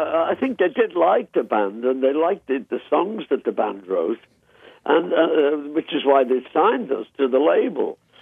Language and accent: English; Liverpool, North West England, United Kingdom; Tommy and I grew up in Liverpool.